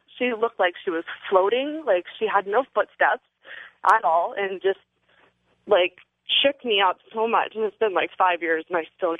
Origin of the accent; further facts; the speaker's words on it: Victoria, British Columbia, Canada; now in Austin, United States; I am living in Austin, Texas right now. … I am from Victoria, BC, Canada, originally.